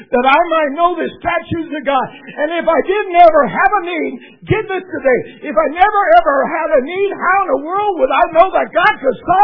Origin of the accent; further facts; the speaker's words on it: the Ozarks, United States; pardon me, I'm from the Ozarks, and I can talk however I want to talk.